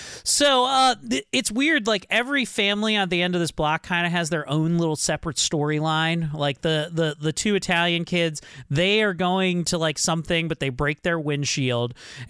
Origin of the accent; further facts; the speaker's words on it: Melbourne, Victoria, Australia; We're from Melbourne.